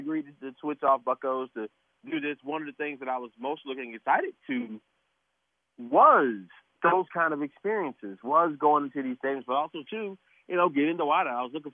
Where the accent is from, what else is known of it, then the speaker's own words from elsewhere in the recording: Atlanta, Georgia, United States; you know, I really don't even like calling them Atlanta, you know, because they really just disrespect my hometown, my beloved city.